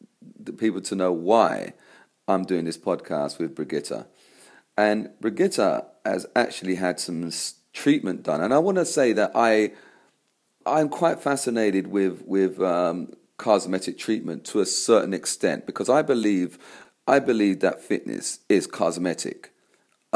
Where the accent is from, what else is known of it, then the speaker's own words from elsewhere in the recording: London, United Kingdom; born there; I was born in London